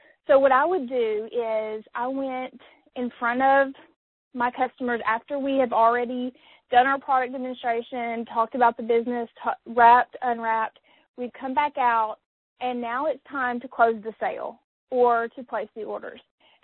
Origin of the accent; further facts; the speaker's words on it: Batesville, Arkansas, United States; I am from Batesville, Arkansas, which is kind of north central Arkansas, situated between Little Rock and Jonesboro